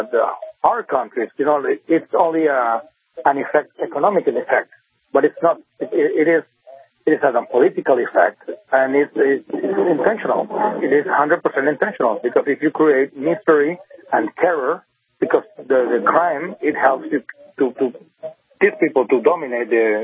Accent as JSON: {"language": "English", "country": "Venezuela", "second_language": "English", "said": "Yes, I'm from Venezuela. I live there."}